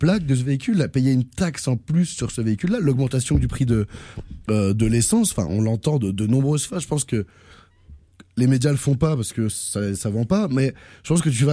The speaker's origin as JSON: {"language": "French", "country": "France", "lives_now": "Quebec, Canada", "said": "Vous avez reconnu à ma voix, je viens de France"}